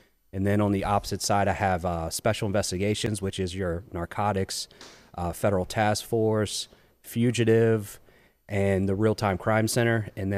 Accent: Newport News, Virginia, United States; Born and raised in Newport News. In fact, family still live in the Denby area. So, that's where I grew up.

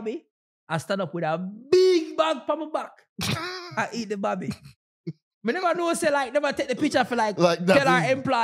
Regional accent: Jamaica; Growing up in Jamaica during election time, I think election now more peaceful.

